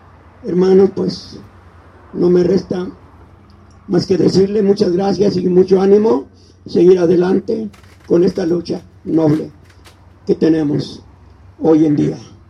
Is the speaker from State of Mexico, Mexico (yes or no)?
yes; Temoaya, State of Mexico, Mexico; yo vengo de la comunidad Otomí del Estado de México, Temoaya se llama.Mi pueblo